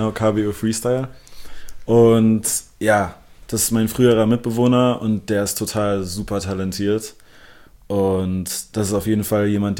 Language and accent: German; Berlin, Germany; first language English; German is a second language; Also ich bin gebürtiger Berliner und lebe mein ganzes Leben hier. Also meine Muttersprache ist zwar Englisch, aber Deutsch folgte so dicht dahinter.